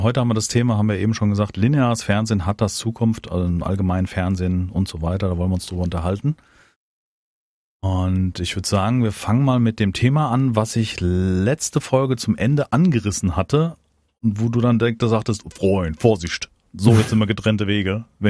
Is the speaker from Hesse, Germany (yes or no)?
yes; Frankfurt, Hesse, Germany; ich komme ja aus Frankfurt, da ist der Hessische Rundfunk